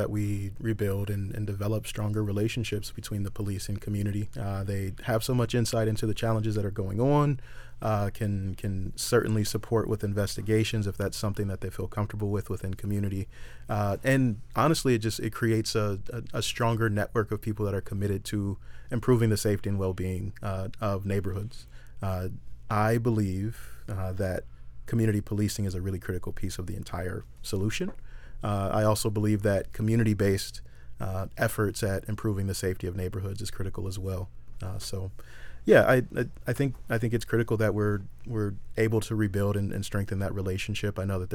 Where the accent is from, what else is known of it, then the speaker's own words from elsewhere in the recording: Toronto, Ontario, Canada; I grew up on Pinewood Avenue, the 700 block of Pinewood Avenue, which, yeah, Chief recognizes, right?